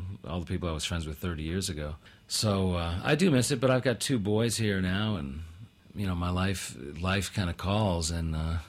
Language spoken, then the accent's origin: English; United States; maybe it's got something to do with me being an American